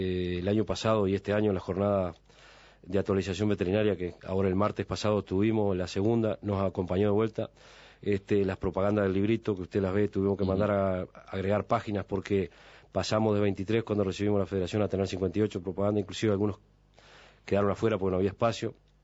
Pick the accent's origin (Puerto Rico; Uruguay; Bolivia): Uruguay; Santa Clara de Olimar, Treinta y Tres; yo soy de Santa Clara de Orimar. Allí es el segundo raid en antigüedad que hay del hispano.